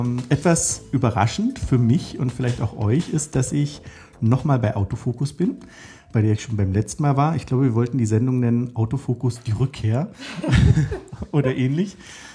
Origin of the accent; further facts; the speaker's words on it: Berlin, Germany; ich bin ja auch als Berliner Späti-affin. Also ich fühle mich sehr zu Hause jetzt hier.